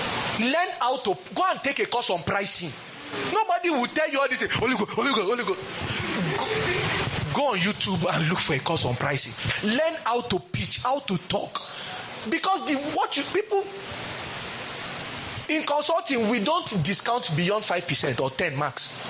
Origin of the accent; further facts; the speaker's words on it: Lagos, Nigeria; I'm from Lagos.